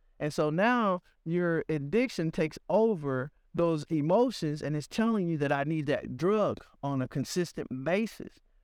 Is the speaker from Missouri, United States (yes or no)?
yes; Missouri, United States; And for me, growing up in Missouri, you know, coming out of high school in 1985 as one of the top 100 basketball players in the nation, I had gained this reputation.